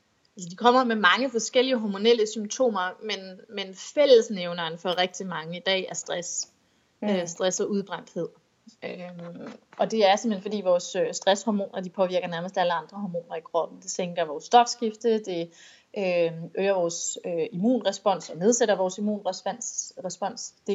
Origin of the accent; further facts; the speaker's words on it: Varde, Region of Southern Denmark, Denmark; now in Copenhagen, Denmark; Jeg kommer oprindeligt fra Varde, og sådan eksil københavner. Varde i Jylland.